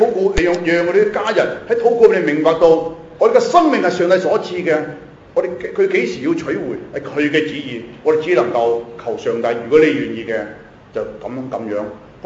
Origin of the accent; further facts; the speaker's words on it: Hong Kong; 今天我们香港人，我们在座各位，我们坐在这里，我们有比内地人优越的生活条件。